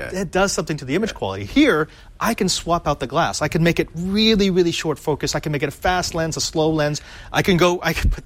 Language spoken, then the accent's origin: English; Philippines; you can tell I'm Filipino because I still have the plastic on it